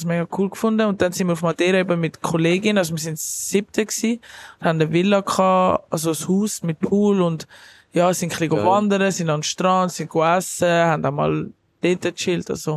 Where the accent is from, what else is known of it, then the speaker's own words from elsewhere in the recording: Switzerland; ich bin eben Schweizer und lebe da einfach so remote